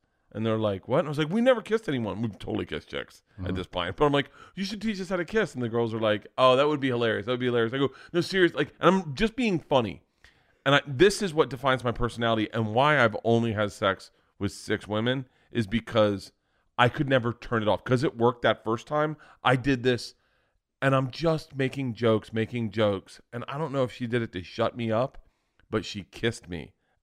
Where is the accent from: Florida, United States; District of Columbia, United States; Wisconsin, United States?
Florida, United States; And growing up in Florida, you were always ended up on a beach, you and your friends or whatever.